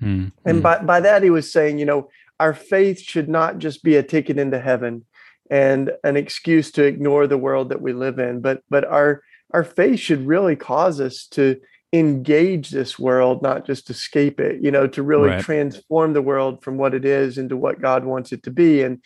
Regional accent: Tennessee, United States; accent: Southern; Well, I grew up down south. That's why I've got my charming Southern accent. I grew up down in the Bible Belt in Tennessee.

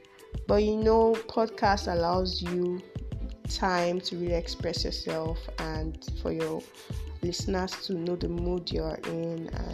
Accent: Nigeria; Yeah, I'm a Nigerian. I'm a girl. A lady, I think, in her late 20s.

